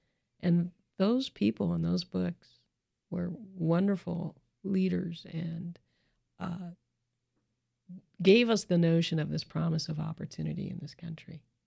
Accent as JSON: {"language": "English", "region": "California", "country": "United States", "tie": "born there", "said": "So my older brother was born in England. I was born in California."}